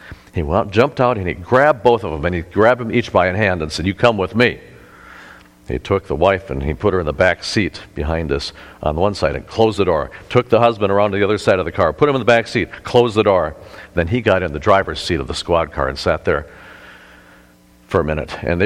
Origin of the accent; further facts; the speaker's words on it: Eau Claire, Wisconsin, United States; even in Eau Claire, Wisconsin, my hometown.